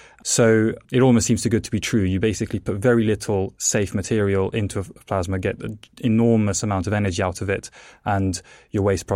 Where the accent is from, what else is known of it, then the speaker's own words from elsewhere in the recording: England, United Kingdom; also born or lived in Italy; my name is Italian. I was born in Italy. The reason I, as a child, moved to England is because my parents were actually plasma physicists